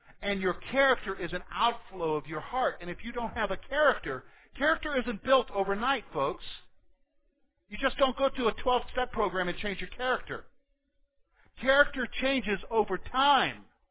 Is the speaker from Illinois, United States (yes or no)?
no; South Carolina, United States; You know, I grew up in South Carolina